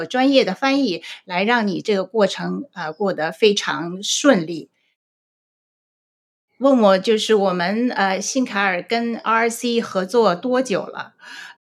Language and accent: Chinese; San Francisco, California, United States; 因为就是说我是在这里长大哈，旧金山地区有很多很多地方你可以去看